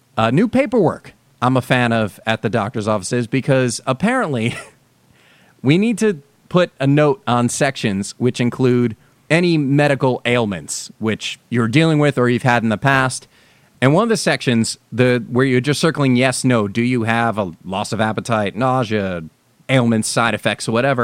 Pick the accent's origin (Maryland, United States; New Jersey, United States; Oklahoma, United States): New Jersey, United States; there are a few that were around when I was growing up in New Jersey that aren't around anymore